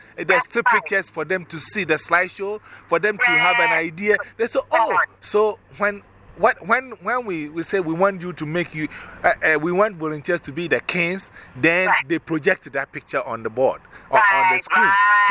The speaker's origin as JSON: {"language": "English", "country": "Ghana", "said": "We are all from Ghana. We, on stage, we are from Ghana. And we want you to know our country."}